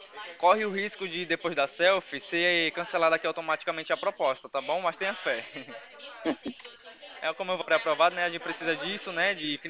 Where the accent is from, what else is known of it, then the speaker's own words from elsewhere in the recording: Bahia, Brazil; now in São Paulo, Brazil; eu sou baiano também.